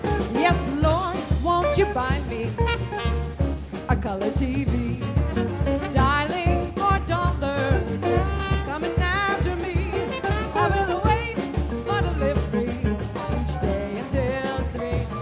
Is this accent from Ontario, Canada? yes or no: no; Chilliwack, British Columbia, Canada; also born or lived in Kamloops; now in New York City, United States; I grew up in Chilliwack. Who knows where Chilliwack is? Yes, hooray. I moved to, yeah, Kamloops, all right. I heard you. I moved to New York City 3 years ago.